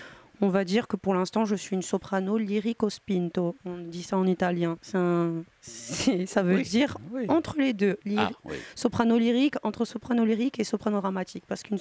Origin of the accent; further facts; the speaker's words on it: Corsica, France; parce que je suis corse.